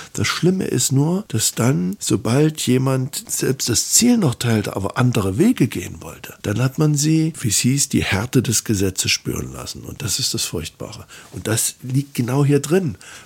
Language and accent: German; Germany; ich habe das als Kind noch erlebt, wie also Betriebe meiner Stadt, wo ich herkomme, unter falschem Namen ihre Waren verkaufen mussten im Westen, weil sie das unter eigenem nicht durften. Neckermann war fast nur mit DDR-Waren ausgerüstet.